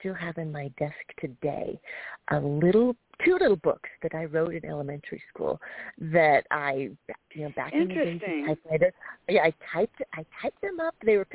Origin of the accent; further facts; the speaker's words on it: Phoenix, Arizona, United States; I grew up in Phoenix, Arizona, and, you know, life was mixed, you know, like for a lot of kids.